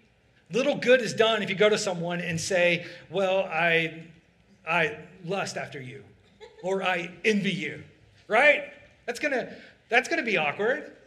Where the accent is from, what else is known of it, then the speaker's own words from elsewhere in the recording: Alabama, United States; I grew up in Alabama, and there was a theme park in Atlanta called Six Flags.